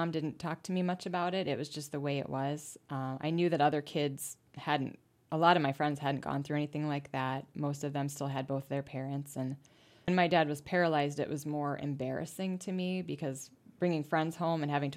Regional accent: Ohio, United States; born there; I was born in Ohio, and I was an only child.

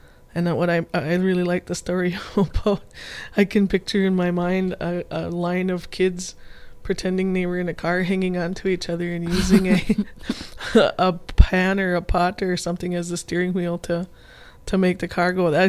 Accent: International Falls, Minnesota, United States; I grew up in International Falls, and we called that Duck, Duck, Gray Duck.

